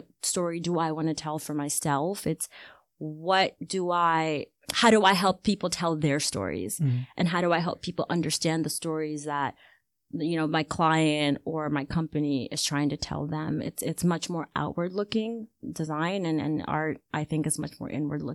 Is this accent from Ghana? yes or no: yes; Ghana; being a Ghanaian is, to me, it's the number one way that I identify myself. Like, I see myself as Ghanaian and I see myself as African before anything else.